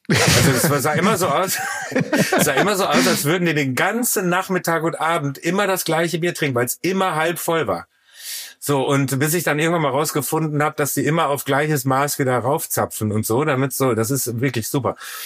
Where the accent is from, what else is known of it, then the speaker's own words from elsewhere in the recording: Soest, North Rhine-Westphalia, Germany; ich bin in Soest geboren und aufgewachsen. Meine Familie mütterlicherseits kommt tatsächlich aus Herford. Ich habe da auch viel Zeit verbracht in meinem Leben.